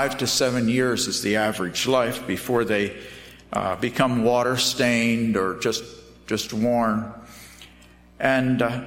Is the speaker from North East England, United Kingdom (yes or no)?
yes; North East England, United Kingdom; I'm from Northumberland